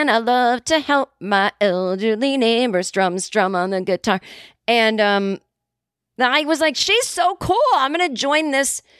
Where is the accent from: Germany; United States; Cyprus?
United States; Boston, Massachusetts; when I was growing up in Boston, I didn't even know until I was a teenager